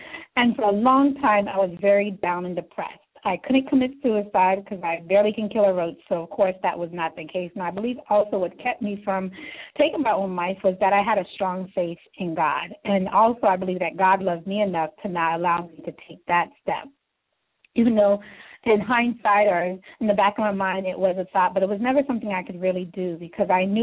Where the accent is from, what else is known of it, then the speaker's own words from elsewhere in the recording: Florida, United States; I'm a native from South Florida.